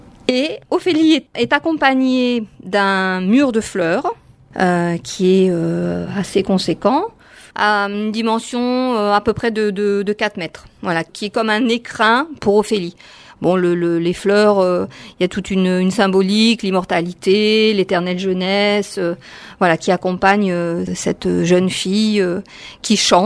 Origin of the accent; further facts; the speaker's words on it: Paris, Île-de-France, France; born there; now in Perpignan, France; Alors, j'habite à Perpignan, je suis pas originaire de Perpignan, je suis née à Paris et depuis maintenant, on va dire quelques années, je vis à Perpignan.